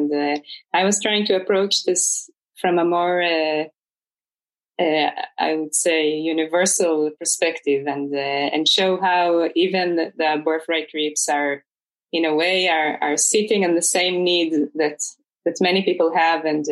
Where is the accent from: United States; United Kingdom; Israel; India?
Israel; as an Israeli growing up in Israel, it's a consensus to believe